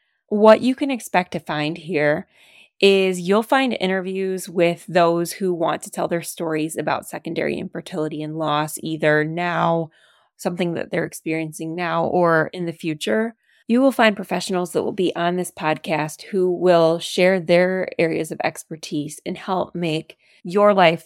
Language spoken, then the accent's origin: English; Detroit, Michigan, United States; now in Chicago, United States; We love Chicago. We are from Michigan. Go Lions! And I'm from the Detroit area.